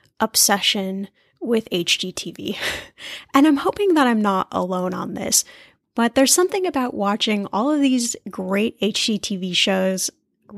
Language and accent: English; Texas, United States; also born or lived in Indianapolis, United States; We recently went back to Indianapolis, which is my hometown. I was born in Indianapolis. I only lived there for a couple of years before we moved to Texas, but Indianapolis, Indiana is definitely in my blood.